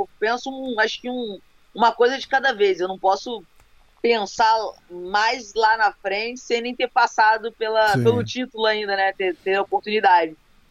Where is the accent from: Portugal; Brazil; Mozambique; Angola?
Brazil; Rio de Janeiro; Sim, sou carioca da gema. Sempre morei.